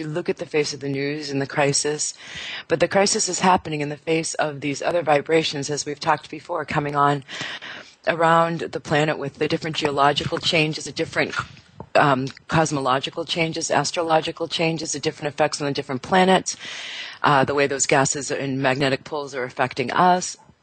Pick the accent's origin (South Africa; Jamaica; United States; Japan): South Africa; I'm here from South Africa. I'm in Cape Town right now, down at the very tip, Cape of Good Hope, where the Indian Ocean meets the Atlantic Ocean.